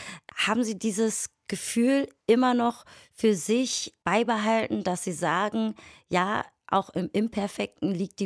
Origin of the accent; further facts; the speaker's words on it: Berlin, Germany; ich bin ja auch Berlinerin